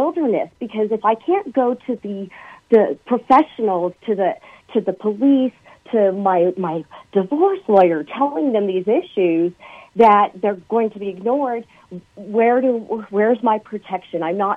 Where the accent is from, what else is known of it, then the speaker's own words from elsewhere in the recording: Los Angeles, California, United States; my being subjected to his antics growing up in Los Angeles in the 70s and the 80s